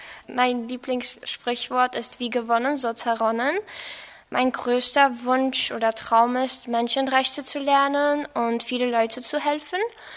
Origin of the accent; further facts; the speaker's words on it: Yerevan, Armenia; German is a second language; Ich komme aus Armenien, Jerewan. Ich bin 16 Jahre alt.